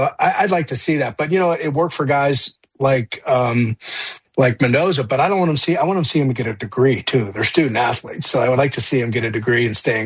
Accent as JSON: {"language": "English", "town": "Conway", "region": "Pennsylvania", "country": "United States", "tie": "born or raised there", "said": "Mike Dick is from Aliquippa, right across from where I grew up in Conway."}